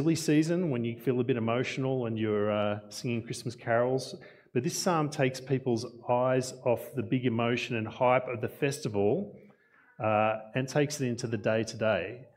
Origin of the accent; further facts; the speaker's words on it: Newcastle, New South Wales, Australia; although I grew up in Newcastle and we always went down to Sydney, which was the capital of New South Wales.